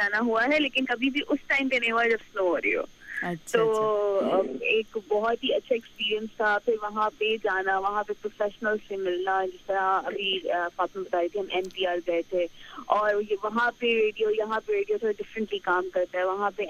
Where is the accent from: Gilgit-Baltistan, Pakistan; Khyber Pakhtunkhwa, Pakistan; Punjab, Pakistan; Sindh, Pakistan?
Sindh, Pakistan; Karachi; also born or lived in Hyderabad; میں کراچی سے ہوں, مطلب حیدرآباد اور کراچی سے ہوں